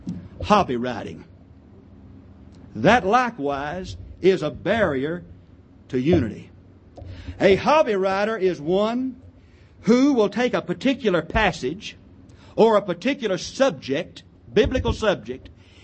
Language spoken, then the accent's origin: English; Alabama, United States; 40 years ago, almost, I was born over in North Alabama. Growing up in that particular part of the country, I heard some good gospel preaching.